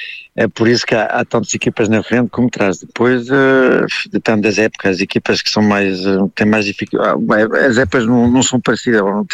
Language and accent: Portuguese; Porto, Norte, Portugal; sou lá da região do Porto, por isso sou para a minha região.